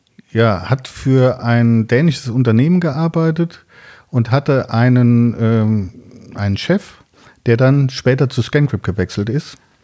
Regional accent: North Rhine-Westphalia, Germany; ich komme aus der Nähe von Siegen

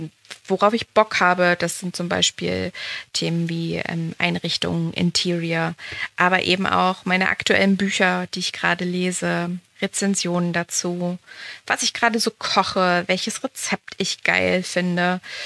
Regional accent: Bad Frankenhausen, Thuringia, Germany; Ich habe vorhin schon gesagt, dass ich 35 Jahre alt bin. Ich bin gebürtig aus Thüringen, aus Nordthüringen ganz genau, so am Kyffhäuser bin ich groß geworden. Vielleicht sagt einem, dem einen oder anderen, der Ort Bad Frankenhausen was.

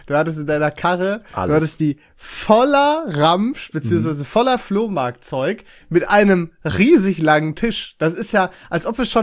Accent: Germany; weil ich das ja als Deutscher auch im Blut habe?

